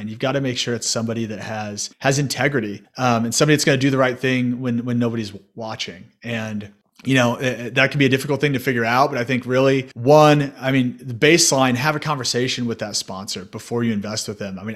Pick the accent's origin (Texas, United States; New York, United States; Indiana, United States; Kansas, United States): Indiana, United States; Indianapolis; also born or lived in Chicago; So I'm from Indianapolis, Indiana, and it's where I currently live now. I had a stint up in Chicago for about 12 years, but now landed back home.